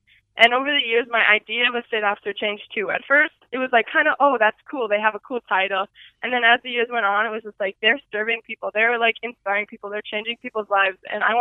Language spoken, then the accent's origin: English; Minnesota, United States; So we're just like a little bit ways from Manoman. So we live outside of the zoo, actually, on a little hobby farm. And that's where I've grown up.